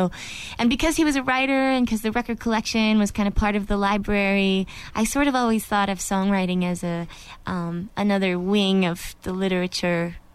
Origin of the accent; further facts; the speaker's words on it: Vermont, United States; I grew up in Vermont. I was born and raised there. We call it the Independent Republic of Vermont. It's a great state, very proud and awesome. And I grew up on a little sheep farm.